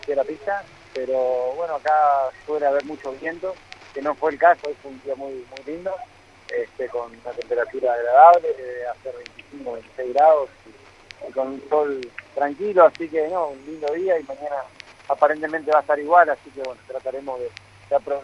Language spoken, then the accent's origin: Spanish; Misiones, Argentina; pelear por la carrera en Misiones, que es uno de los sueños que tengo, poder ganar en turismo carretera en mi tierra